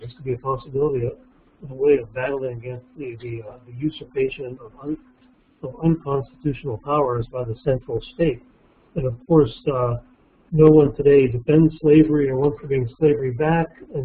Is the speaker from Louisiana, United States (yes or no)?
no; New Castle, Pennsylvania, United States; And I grew up in Western Pennsylvania myself. My hometown is Newcastle, which is about probably 50 or 60 miles north of Washington, Pennsylvania, which is just south of Pittsburgh.